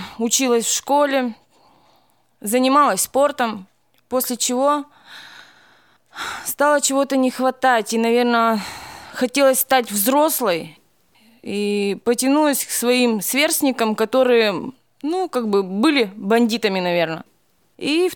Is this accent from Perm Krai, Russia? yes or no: yes; Chaykovsky, Perm Krai, Russia; Я родом с Пермского края, города Чайковского. Мне 36 лет. Росла в неполной семье.